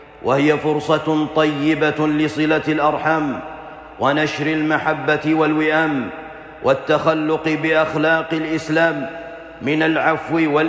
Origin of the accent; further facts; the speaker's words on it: Saudi Arabia; والغالب عندنا في المملكة العربية السعودية أن الناس يأكلون الأرز أو البر